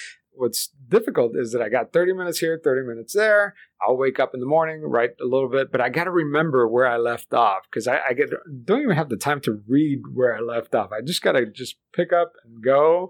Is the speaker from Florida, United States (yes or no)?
yes; Miami, Florida, United States; English is a second language; Yeah, I mean, I grew up in South Florida, Miami, where English is really optional. I don't know if you've ever been there. Like, so, I mean, my parents didn't want me to lose my language, so they just didn't talk to me in English.